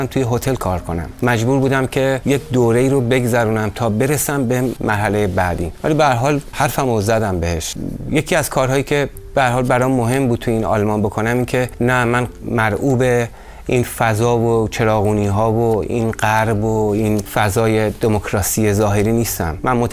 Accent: Iran; moved away as an adult; من تو کشور خودم متولد شدم، تو کشور خودم بالیدم، کار ادبی کردم، سالها دبیر دبیرستان بودم، ادبیات درس دادم، بعد یک بار در سن 38 سالگی من احساس کردم پرونده زندگیم تو ایران بسته شد

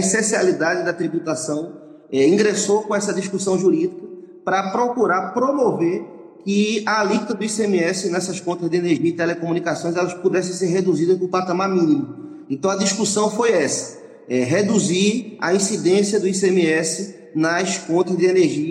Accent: Pernambuco, Brazil; eu sou pernambucano

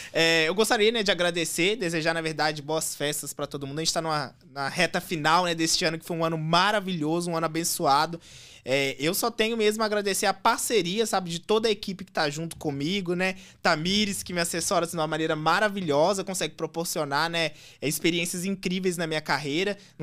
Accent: Minas Gerais, Brazil; Porque assim, eu sou de Minas, eu gosto de conversar.

